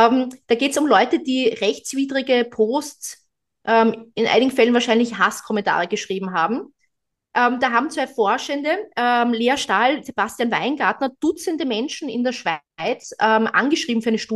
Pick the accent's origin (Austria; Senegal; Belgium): Austria; now in Germany; ich bin ja Österreicherin